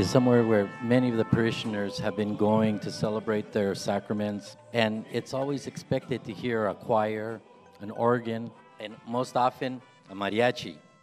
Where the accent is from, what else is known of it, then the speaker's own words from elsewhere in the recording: San Jose, California, United States; I was born here in San Jose, and I grew up in the east side off of White and Story. And these are the places that I grew up going to.